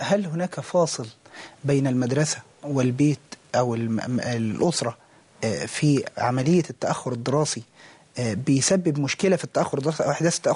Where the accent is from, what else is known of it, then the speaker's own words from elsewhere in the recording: Egypt; ولكن احنا عايزين نناقش الفروق الفردية خاصة في مجتمعنا المصري